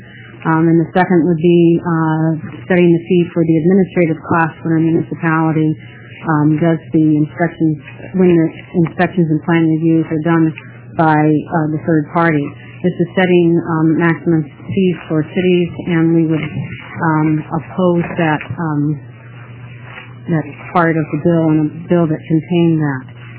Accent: Oregon City, Oregon, United States; from Oregon City.

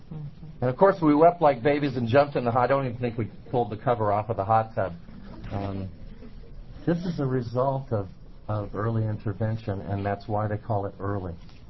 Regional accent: Eugene, Oregon, United States; I'm from Eugene

